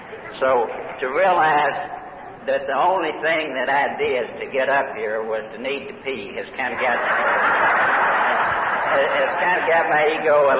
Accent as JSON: {"language": "English", "region": "Kentucky", "country": "United States", "tie": "born or raised there", "said": "I come from Trigg County, Kentucky, and you can't hardly tell that either. But, Jackie, wherever you are. But I was born down in southwest Kentucky on a farm between Hopkinsville and Katy's, and that was 39 years ago."}